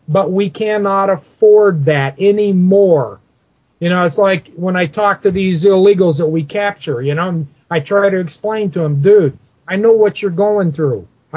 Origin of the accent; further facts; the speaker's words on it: Mexico; I was raised in Mexico on my grandfather's ranch. I know those people well. I know the culture very well.